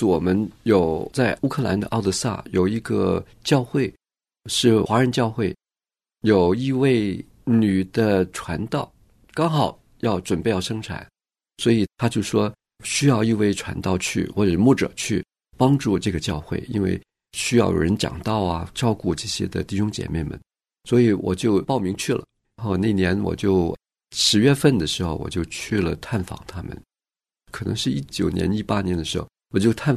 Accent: Hong Kong; born there; Chinese is a second language; 学习来讲普通话，因为我是香港出生的

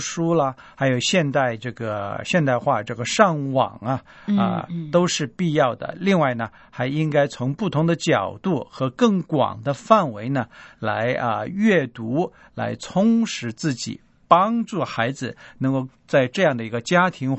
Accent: China; 我们中国人常说，在这个传统的一些文化里面

